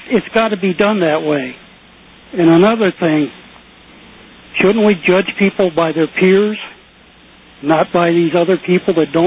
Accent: Wabasha, Minnesota, United States; I'm from Wabasha.

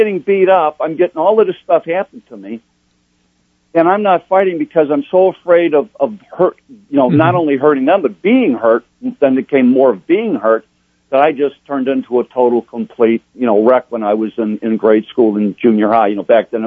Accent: Roseland, Illinois, United States; born there; I was born in Roseland, Illinois, which is a suburb of Chicago, blue collar. Really a great place.

